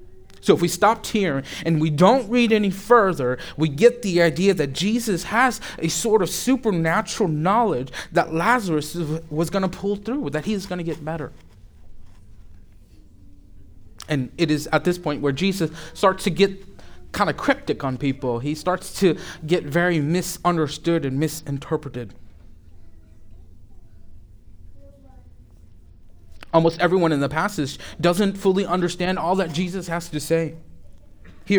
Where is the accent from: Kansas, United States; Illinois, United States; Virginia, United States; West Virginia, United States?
Kansas, United States; Kansas City; I tell people I'm from Kansas City, and they automatically think I'm from Kansas City, Missouri, right? But we live on the better side of Kansas City, which is the Kansas side.